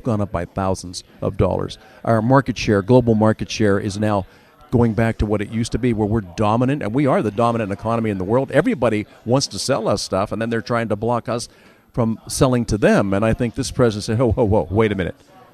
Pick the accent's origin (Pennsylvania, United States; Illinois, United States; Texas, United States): Pennsylvania, United States; Butler; So if I'm driving from my hometown in Butler, where there's a place to get on the pike and I'm going to Philadelphia, stay away from the exits.